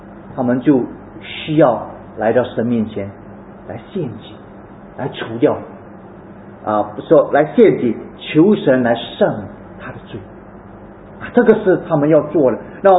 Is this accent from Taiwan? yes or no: no; Malaysia; now in Singapore; 因为我们是在来了从马来西亚来到新加坡，当我回家的那一个途中呢